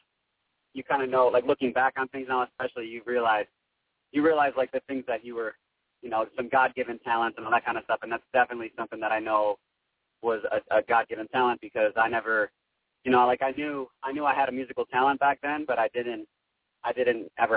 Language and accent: English; Chicago, Illinois, United States; is kind of the first, real exposure I'm getting to the Chicago scene now. So it's good to be, in my hometown doing this.